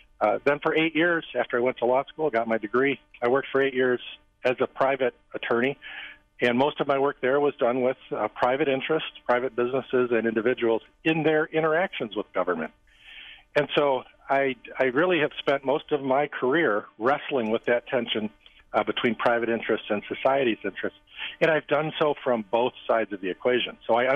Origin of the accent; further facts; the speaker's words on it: Baraboo, Wisconsin, United States; I grew up in Baraboo, so I'm serving in my hometown.